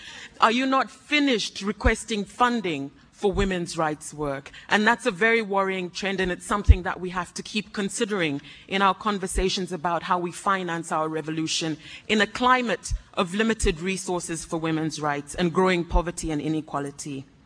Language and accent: English; Zimbabwe; I'm from Zimbabwe.